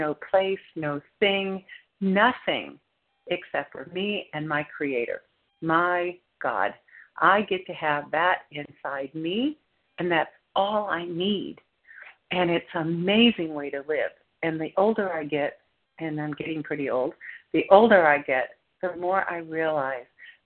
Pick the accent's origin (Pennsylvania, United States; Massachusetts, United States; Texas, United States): Texas, United States; Plano; Hi, good morning. … I'm from Plano, Texas.